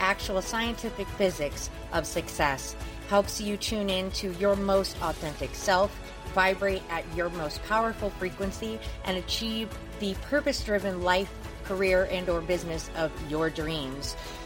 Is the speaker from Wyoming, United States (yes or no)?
no; Kansas City, Missouri, United States; I was 16 years old, and I grew up in Kansas City.